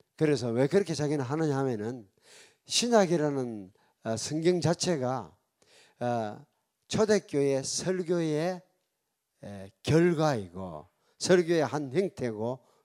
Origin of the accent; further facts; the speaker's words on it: Namhae, South Gyeongsang, South Korea; born there; 경상남도, 남해군, 설천면, 금음리, 옥동 288번지. 아시겠죠? 제가 왜 그 번지를 잘 외우는지, 제가 태어난 마을입니다.